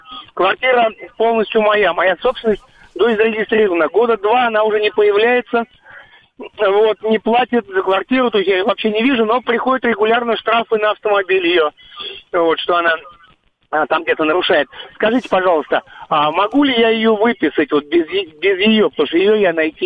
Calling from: Moscow, Russia; я из Москвы.

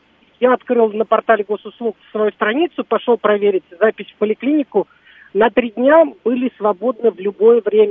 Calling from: Moscow, Russia; я из Москвы звоню.

